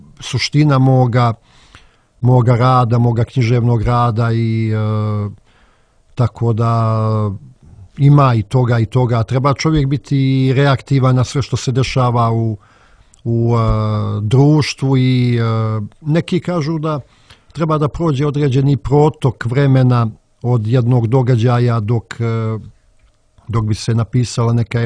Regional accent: Montenegro; A šta bi moglo kod nas u Drobnjaku i Uskocima da se napiše nego Smaila Gačengić?

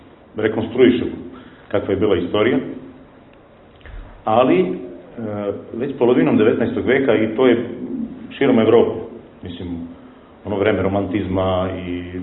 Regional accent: Slovakia; Serbian is a second language; a to je isto i kad vi bi došli kod nas u Slovačku, pitali decu

